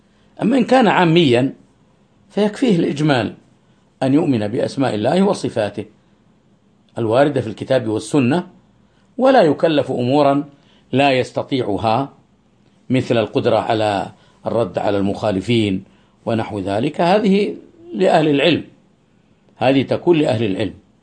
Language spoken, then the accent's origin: Arabic; Saudi Arabia; نحن ما سلمنا من شرهم في داخل بلادنا المملكة العربية السعودية